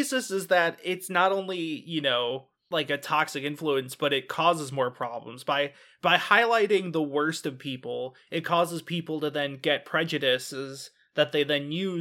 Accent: St. Louis, Missouri, United States; living or growing up in North County, St. Louis, I'm hyper aware of cancer as the result of carcinogens.

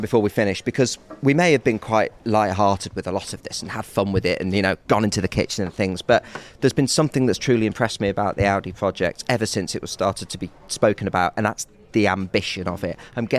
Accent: England, United Kingdom; Despite being an Englishman, but I'm about to marry a Scotsman. So I'm about to consider myself an adoptive Scotsman.

